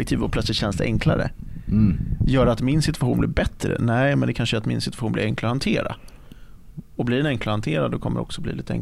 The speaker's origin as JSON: {"language": "Swedish", "country": "Sweden", "said": "Jag är svensk."}